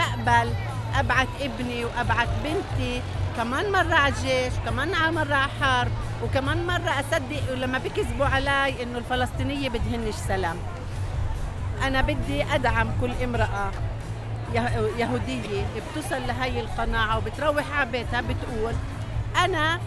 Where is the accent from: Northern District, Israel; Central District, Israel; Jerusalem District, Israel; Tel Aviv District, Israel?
Northern District, Israel; Shefa-'Amr; It's a city, a Palestinian city in Israel. We are neighbors to Haifa, to Nazareth, to Akko.